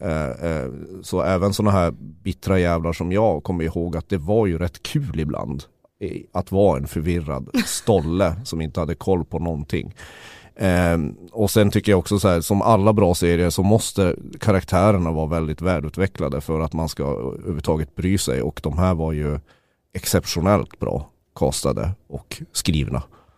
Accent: Sweden; Det kanske man bara tycker som svensk

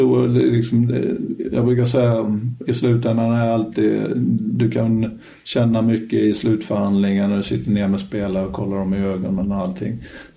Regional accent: Småland, Sweden; now in Stockholm, Sweden; jag flyttade upp från Småland och till stora Stockholm och det är både ett annat liv och ett annat sus och brus liksom

